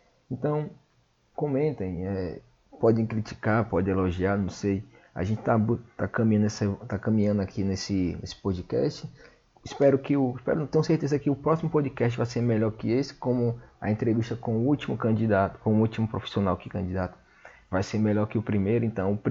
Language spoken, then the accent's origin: Portuguese; Bahia, Brazil; eu sou da Bahia, não sou de Salvador, infelizmente, mas estou bem perto dela.